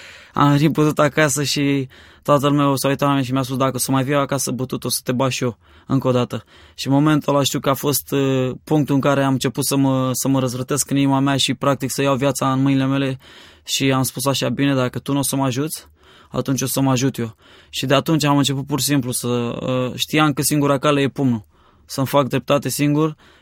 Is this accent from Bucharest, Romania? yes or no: no; Craiova, Dolj, Romania; also born or lived in Suceava; eu m-am născut în Treia și Suceava undeva și la un moment dat, la 6 ani, m-am mutat în Craiova